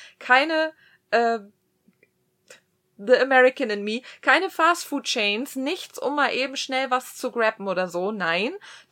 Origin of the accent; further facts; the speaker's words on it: Germany; now in United States; Deutschland wird immer meine Heimat sein, aber mein Zuhause ist die USA.